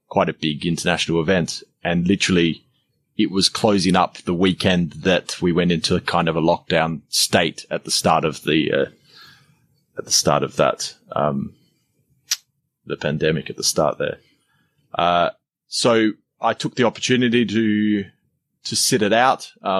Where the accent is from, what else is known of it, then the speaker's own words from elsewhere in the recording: Adelaide, South Australia, Australia; I'm from Adelaide, which is a small, about 1.2 million people, city